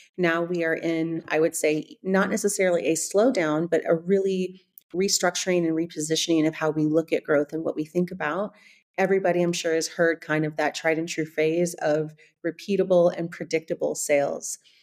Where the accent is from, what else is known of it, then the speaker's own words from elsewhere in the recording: California, United States; now in Germany; they can probably tell from my accent, I'm not from Germany. I'm actually from the States, from California.